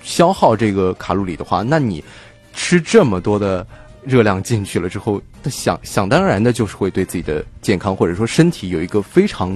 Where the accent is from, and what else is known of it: China